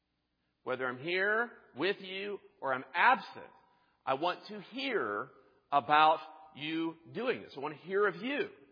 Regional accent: Pennsylvania, United States; When I was growing up in Pennsylvania, of course, as a huge Pittsburgh Steelers fan, and as is everyone in Western Pennsylvania, I had the opportunity to go to Steelers games on 7 occasions.

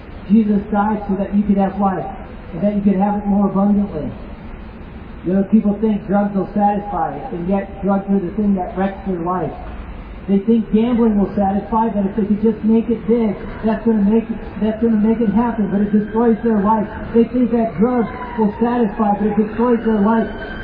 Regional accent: United States; now in Scotland; I do have Scottish nationality in that I have become a citizen of this nation, but I am an American because I was born an American.

